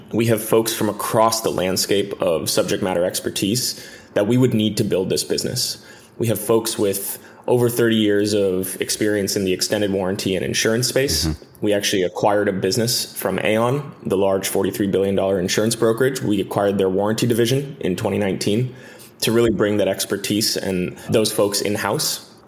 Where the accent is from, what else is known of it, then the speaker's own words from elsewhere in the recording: California, United States; I grew up here in the Bay Area, had my first venture-backed company out of college